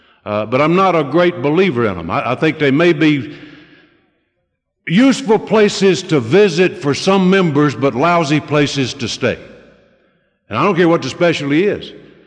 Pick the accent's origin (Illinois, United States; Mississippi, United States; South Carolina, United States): South Carolina, United States; born there; I don't admit it often, but I was born just south of here in Oconee County, South Carolina.